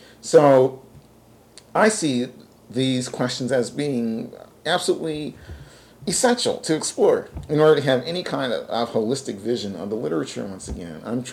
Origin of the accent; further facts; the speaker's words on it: Nova Scotia, Canada; Okay, maybe because I come from Nova Scotia.